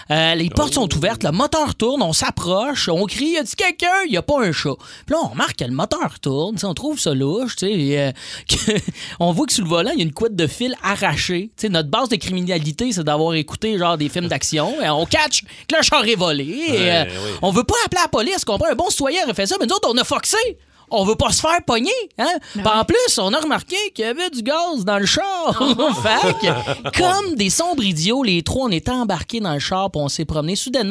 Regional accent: Joliette, Quebec, Canada; dans ma ville natale, moi, je viens de Joliette, l'école secondaire est collée sur la prison des femmes de Lanaudière

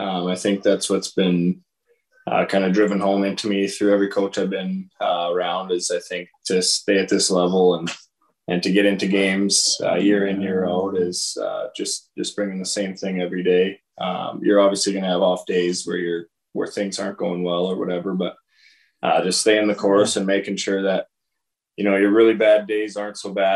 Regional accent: Edmonton, Alberta, Canada; I'm from Edmonton around there.

